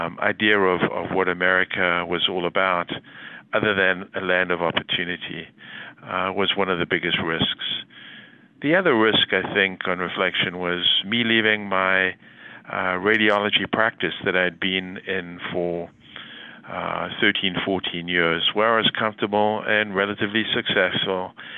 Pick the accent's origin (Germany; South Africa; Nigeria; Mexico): South Africa; accent: South African; moved away as an adult; now in United States; As you may well recognize from my accent, I'm from South Africa and arrived in this country 30-odd years ago and left South Africa during apartheid and had just finished my medical school training and my family practice training in South Africa